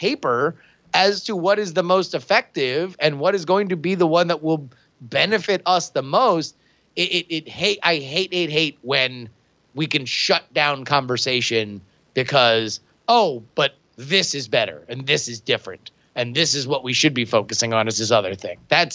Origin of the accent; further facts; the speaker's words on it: Florida, United States; now in Bay Area, United States; I grew up in Florida where you drive everywhere. That's what you do.